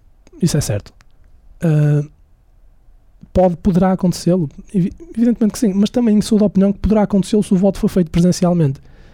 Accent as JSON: {"language": "Portuguese", "region": "Braga", "country": "Portugal", "said": "Eu sou de Braga, eu não conheço outro."}